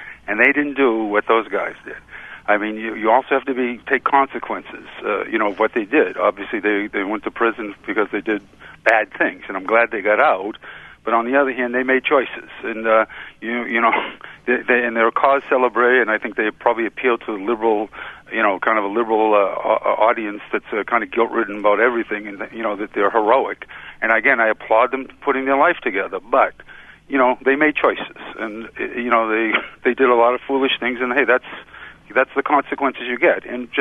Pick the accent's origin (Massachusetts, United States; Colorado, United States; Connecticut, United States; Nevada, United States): Massachusetts, United States; Boston; However, that being said, I grew up in Boston.